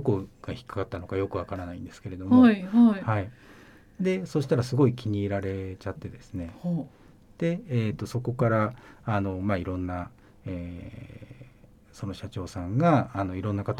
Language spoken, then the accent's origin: Japanese; Sagamihara, Kanagawa, Japan; じゃあ地元に戻って、相模原に戻って、で手伝いながら